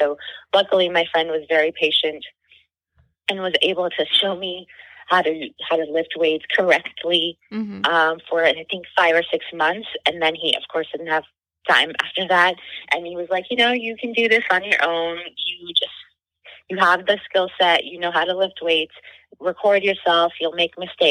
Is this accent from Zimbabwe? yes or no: no; India; English is a second language; also born or lived in Chandigarh; now in United States; I immigrated to the United States from India. Back in 2002. Uh-huh. My parents are from Kashmir, so I grew up in a Kashmiri household, speaking Kashmiri, speaking Hindi. I also lived in Chandigarh area, which is in Punjab